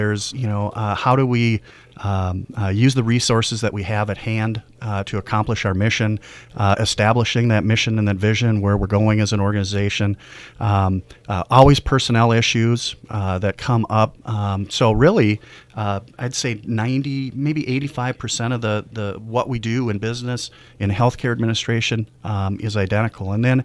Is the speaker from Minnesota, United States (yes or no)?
yes; Eveleth, Minnesota, United States; So I'm originally from, or I'm from the Eveleth, Gilbert, Virginia area on the Iron Range. I'm a Eveleth High School graduate.